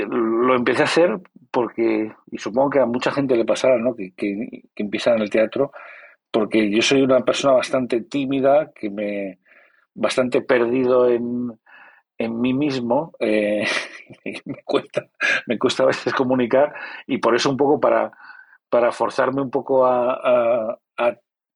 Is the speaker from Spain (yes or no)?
yes; Santander, Cantabria, Spain; yo soy de Santander, tampoco de chaval tampoco he viajado mucho, ni hablaba idiomas, ni nada de eso.